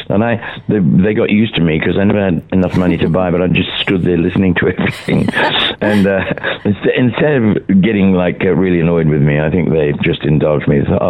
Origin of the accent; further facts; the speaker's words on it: London, United Kingdom; also born or lived in Scotland; and we were all born and grew up in London. I spent a lot of time in Scotland in my childhood, but I grew up basically in London, went to school there